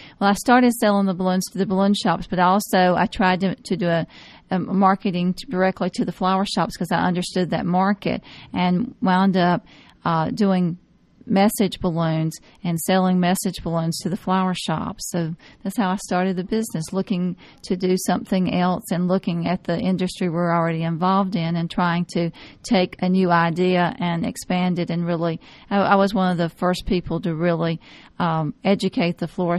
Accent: Cumming, Georgia, United States; Yes, I grew up in Cumming, Georgia, just a little bit north of here.

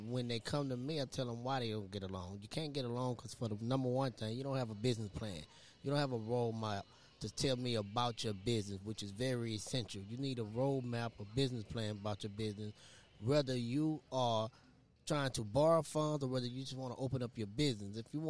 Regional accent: Houston, Texas, United States; now in Atlanta, United States; I live in Atlanta. I go back and forth from Houston. I'm born and raised in Houston.

